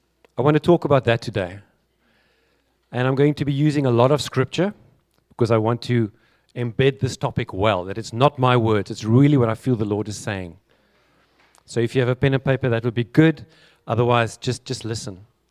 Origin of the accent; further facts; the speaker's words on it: Cape Town, Western Cape, South Africa; We're from Cape Town with my wife Jeanette.